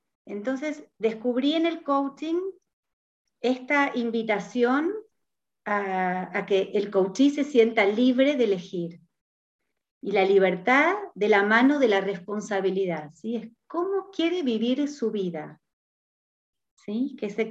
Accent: Argentina; now in Chile; vivo en Chile, yo soy de Argentina, vivo en Chile hace 18 años

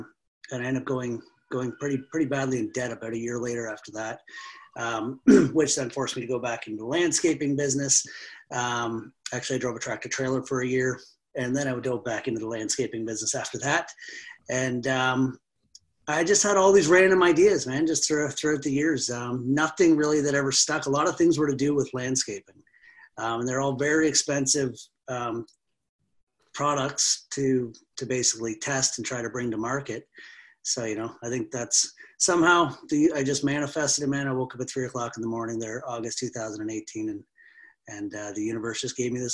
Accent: Alliston, Ontario, Canada; You asked where I'm from. So I'm from Alliston, Ontario. So we're local here in Canada.

